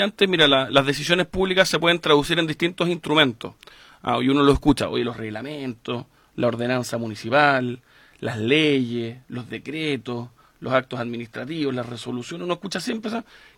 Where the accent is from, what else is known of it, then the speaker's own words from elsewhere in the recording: Viña del Mar, Valparaíso, Chile; porque dije soy viñamarino